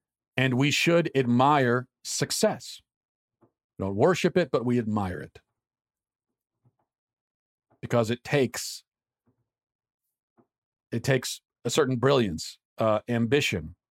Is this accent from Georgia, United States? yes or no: yes; Atlanta, Georgia, United States; I grew up in Atlanta, Georgia, the Old South in the 80s and 90s.